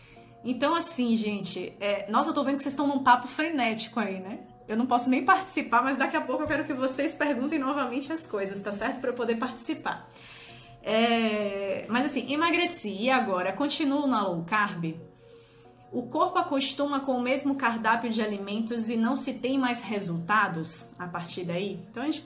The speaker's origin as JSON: {"language": "Portuguese", "town": "Salvador", "region": "Bahia", "country": "Brazil", "said": "quando eu vou para Salvador, eu sou de Salvador, para quem não sabe"}